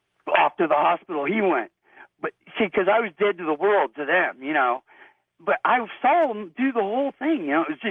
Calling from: Reno, Nevada, United States; I'm calling you from Reno.

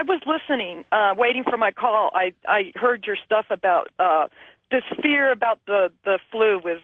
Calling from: Las Vegas, Nevada, United States; I'm from Las Vegas, Nevada.

